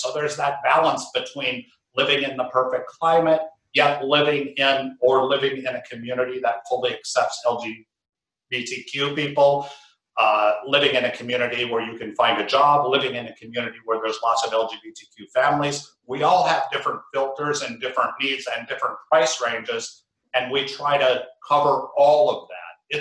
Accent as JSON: {"language": "English", "town": "Duluth", "region": "Minnesota", "country": "United States", "tie": "born or raised there", "said": "My hometown, Duluth, Minnesota."}